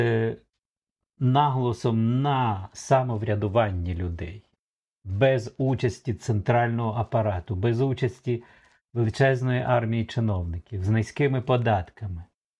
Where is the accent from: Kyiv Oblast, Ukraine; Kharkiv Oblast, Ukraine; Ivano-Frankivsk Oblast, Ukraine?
Kharkiv Oblast, Ukraine; Kharkiv; Як харків'янин, я потерплю трохи.